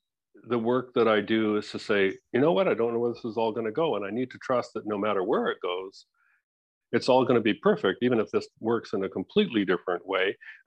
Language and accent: English; Canada; moved away as an adult; now in Mexico; I'm in Mexico, I'm a Canadian. This time when I came to Mexico, I came here indefinitely. I've sold my house in Canada, which was a big step to do that.